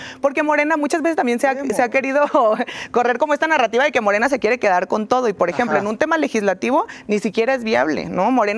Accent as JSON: {"language": "Spanish", "town": "Tepatitlán", "region": "Jalisco", "country": "Mexico", "said": "Yo soy alteña, soy de Tepa."}